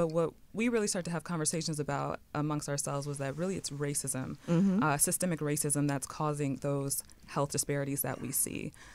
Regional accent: Detroit, Michigan, United States; now in Atlanta, United States; Yes, I'm from Detroit.

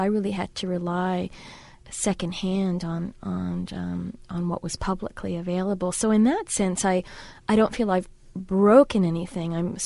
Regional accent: New York, United States; I grew up in New York, in Queens, and in Brooklyn.

